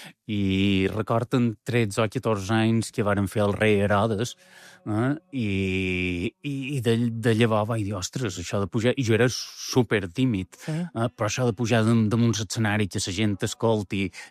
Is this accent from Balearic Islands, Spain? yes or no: yes; Manacor, Balearic Islands, Spain; un esplai que fèiem a Manacor, que jo som de Manacor